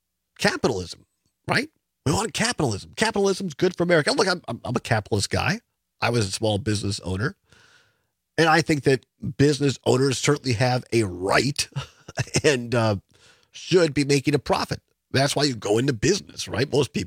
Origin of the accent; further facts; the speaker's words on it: Wisconsin, United States; And I grew up out in Southwest Wisconsin, a rural area